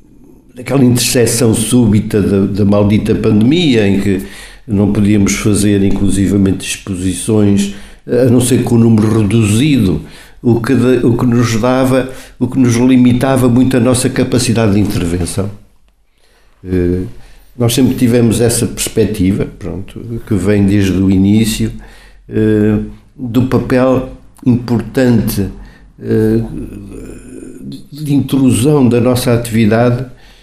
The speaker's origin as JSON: {"language": "Portuguese", "country": "Portugal", "said": "à nossa própria individualidade como portugueses e como Portugal."}